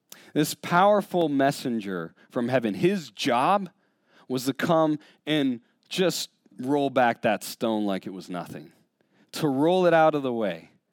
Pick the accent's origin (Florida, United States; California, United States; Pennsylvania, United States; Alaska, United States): Alaska, United States; Now, I grew up in Alaska my whole life, and it was probably around high school or college I actually got to witness like an actual thunderstorm